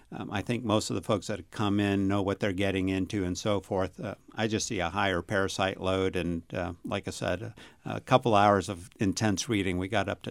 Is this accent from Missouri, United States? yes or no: no; Maine, United States; also born or lived in Michigan / New Hampshire; I grew up in Maine. I went to college at Michigan State and came back and worked in New Hampshire.